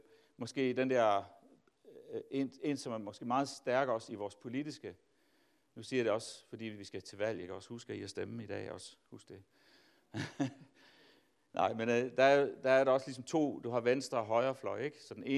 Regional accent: Tanzania; dengang Svend og Lena og mig, vi voksede op i Tanzania

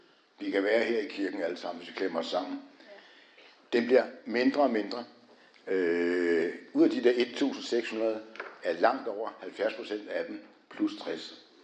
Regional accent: Copenhagen, Capital Region of Denmark, Denmark; born there; det ved jeg sådan set, hvad du mener, fordi jeg er født på Nørrebro

